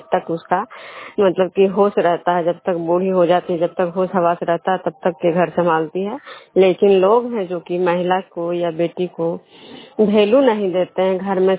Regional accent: Vishnupur, Bihar, India; मैं विष्णुपुर ग्राम खजरा पंचायत नालंदा जिला नगर नौसा प्रखंड के निवासी हूँ।

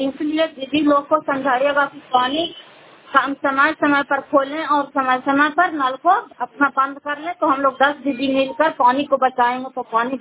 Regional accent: Makrauta, Bihar, India; धारफतेहपुर पंचायत मकरौता जिला नालंदा छात्रा ब्लॉक की निवासी हूँ।

